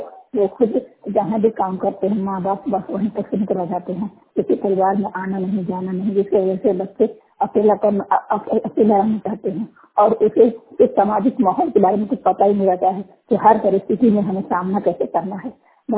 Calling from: Bandhanwar, Jharkhand, India; मैं झारखंड राज्य झारखंड गोड्डा जिला से बोल रही हूँ। मेरे गांव का नाम बंधनवार है।

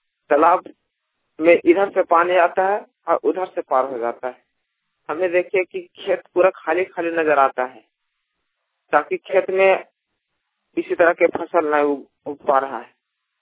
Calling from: Nawada, Bihar, India; चतरा जिला प्रखंड सिमरिया नवादा से।

